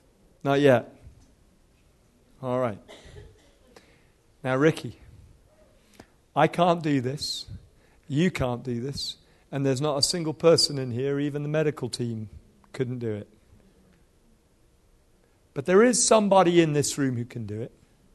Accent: Nigeria; born there; By the way, if my accent is a little muddled up, it's because I was born in Nigeria to British parents. And I speak fluent Hausa.

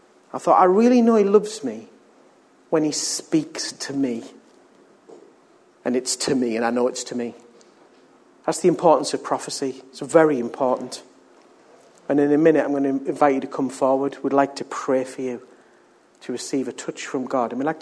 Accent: United Kingdom; We're British. We're not used to touchy-feely things.

